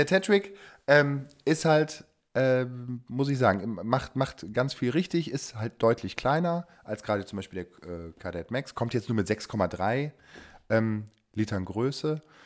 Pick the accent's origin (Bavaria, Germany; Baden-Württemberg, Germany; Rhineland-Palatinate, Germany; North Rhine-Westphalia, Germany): North Rhine-Westphalia, Germany; Cologne; aus meiner alten Heimatstadt, aus Köln.